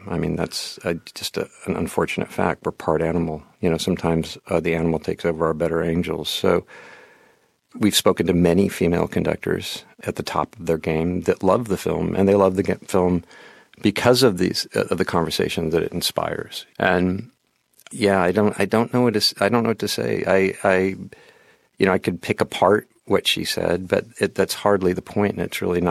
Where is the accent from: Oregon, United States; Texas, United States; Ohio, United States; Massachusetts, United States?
Oregon, United States; Portland; I was from Portland, Oregon. And Portland, Oregon, you know, was sort of a required stop in a dying art form at that time.